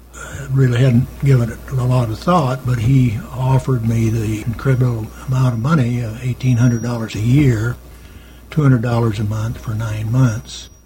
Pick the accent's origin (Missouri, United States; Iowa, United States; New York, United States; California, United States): Iowa, United States; Cumberland; born there; I was born in Cumberland. Actually, in our home.